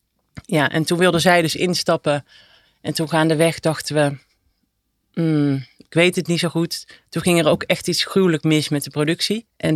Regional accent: Eindhoven, North Brabant, Netherlands; born there; now in Amsterdam, Netherlands; ik ben dus geboren in Brabant, in Eindhoven. Ik woon al 20 jaar in Amsterdam.

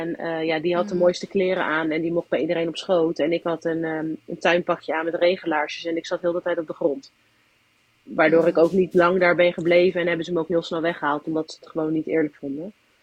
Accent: Dordrecht, South Holland, Netherlands; born there; now in Zwijndrecht, Netherlands; ik ben in Dordrecht geboren. En heb eigenlijk totdat ik 16 ben niet meer in Dordrecht gewoond. 16,5. Toen kwam ik weer terug in Dordrecht. En heb wel 1 keer toen ik 4 was nog in Zwijndrecht gewoond, in een pleeggezin.

